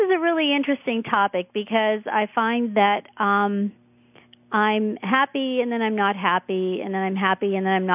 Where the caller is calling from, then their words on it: Toronto, Ontario, Canada; Just outside of Toronto, Canada.